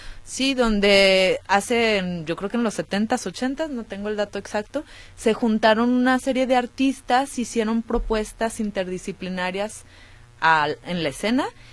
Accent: Guadalajara, Jalisco, Mexico; Sí, yo soy de Guadalajara.

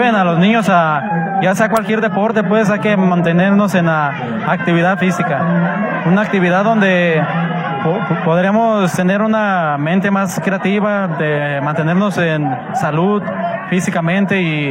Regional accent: Guadalajara, Jalisco, Mexico; tengo 33 años y soy de aquí de Guadalajara, Jalisco. Y de la colonia Talpita, por cierto.

